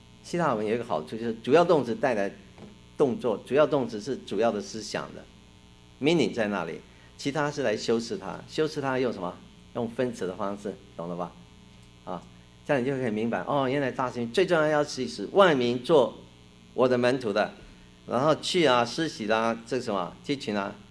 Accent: Taiwan; 台湾人认为我是外省人，国内来知道我是台湾人。我的国语是跟山东人学的，山东老师

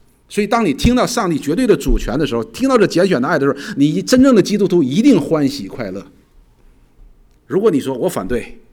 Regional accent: China; 我们中国人常常喜欢讲一句话，天上掉馅饼

